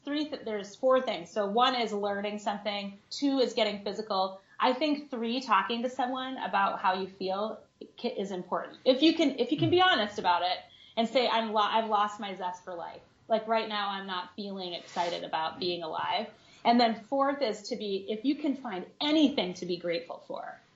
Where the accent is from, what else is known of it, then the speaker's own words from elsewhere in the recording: Des Moines, Iowa, United States; I'm from Des Moines, Iowa. I live in Des Moines, Iowa. So it's the Midwest